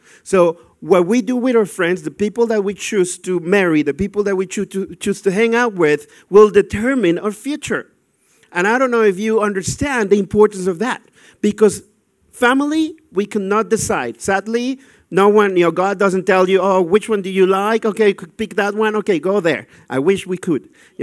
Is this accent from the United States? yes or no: no; Mexico; now in Australia; for those that are new. I'm originally from Mexico. I'm Australian, and I'm married to a beautiful Dutch girl. Have two kids that were born in Germany.